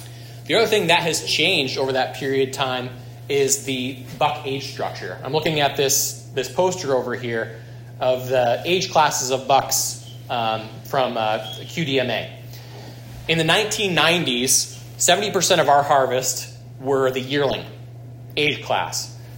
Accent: New York, United States; So my background, I grew up in Schoharie County, just across the river here, into a family that didn't hunt.

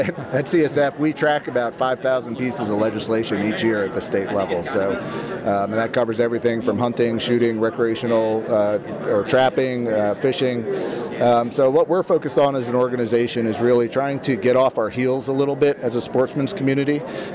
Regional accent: New York, United States; moved away as an adult; also born or lived in Washington, D.C., United States; now in Vermont, United States; I grew up in Ulster County, New York. That's where I got my start. Started hunting and fishing in New York, recreational shooting as well. Went down to D.C. for a few years, and now I find myself up in southern Vermont.

